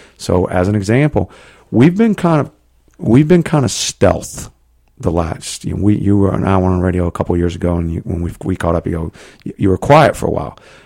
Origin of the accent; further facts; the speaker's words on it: Southeast, United States; accent: southeastern; And we are, you can tell from my accent, sort of a southeastern company.